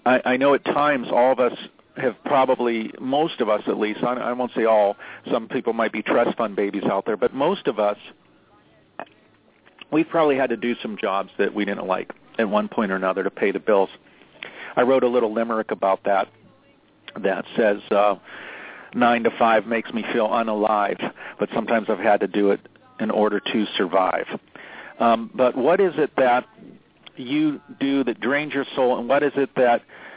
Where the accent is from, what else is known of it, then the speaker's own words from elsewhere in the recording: Pittsburgh, Pennsylvania, United States; I just directed a film about my hero growing up in Pittsburgh, Roberto Clemente